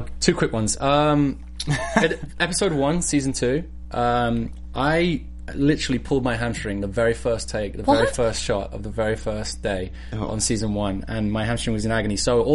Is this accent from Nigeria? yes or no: no; United Kingdom; I'm British.